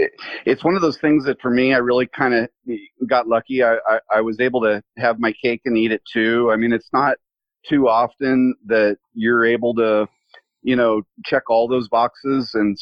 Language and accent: English; California, United States; moved away as an adult; now in Dallas, United States; I born and raised in California. I came out here in the early 90s, and it was always kind of where I came home to in the summers.